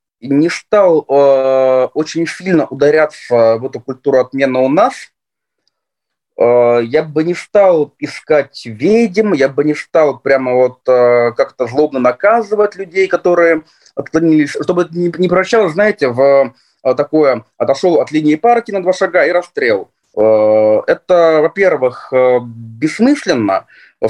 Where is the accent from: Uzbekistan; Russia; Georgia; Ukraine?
Russia; Saint Petersburg; Родился я в Ленинграде. Город, конечно же, совершенно удивительный. Я родился в нем, я живу в нем, я люблю его.